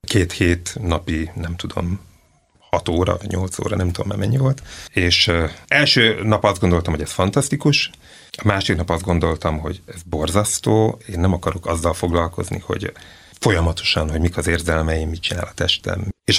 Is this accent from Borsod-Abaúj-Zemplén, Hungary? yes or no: no; Szeged, Csongrád-Csanád, Hungary; hogy én Szegeden nőttem föl